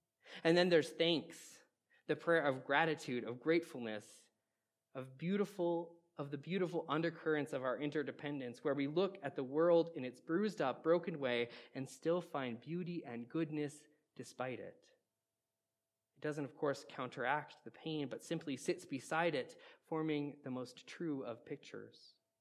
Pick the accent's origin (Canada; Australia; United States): Canada; as a Canadian, saying sorry in front of a group of Americans is only the bit is of intimidating.